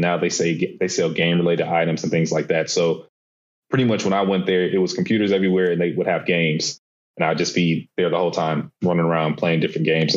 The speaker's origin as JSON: {"language": "English", "town": "Columbus", "region": "Ohio", "country": "United States", "tie": "born or raised there", "said": "Born and raised in Columbus, Ohio. They pretty much had me in the church like my whole life."}